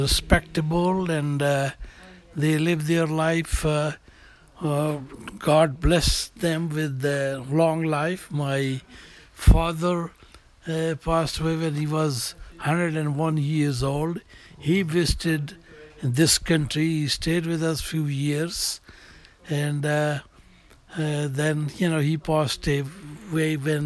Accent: Pakistan; moved away as an adult; now in United States; I was born and grown in Pakistan, and I was educated over there. And then in 1970, I decided to move to the United States.

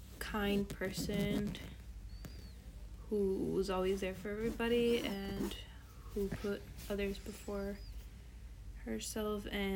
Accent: Berwyn, Illinois, United States; Well, I grew up here in Berwyn, so it was pretty calm, pretty nice area.

